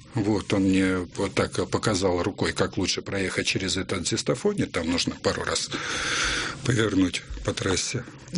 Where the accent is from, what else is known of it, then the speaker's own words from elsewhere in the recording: Russia; Ну, у меня московские номера на машине. И наклейка на машине, что «рус». Я из России приехал.